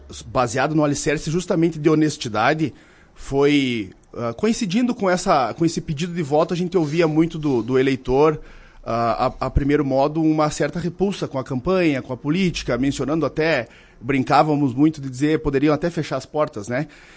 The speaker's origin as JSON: {"language": "Portuguese", "town": "Vacaria", "region": "Rio Grande do Sul", "country": "Brazil", "tie": "born there", "said": "E eu sou nascido em Vacaria. Então, até morei 1 ou 2 anos em Bom Jesus, né? Mas todos na região."}